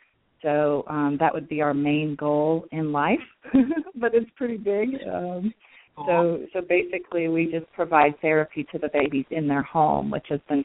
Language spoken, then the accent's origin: English; Colorado, United States; I grew up in Colorado, and I was an only child, so I did a lot of playing outside, and we would go to the mountains every weekend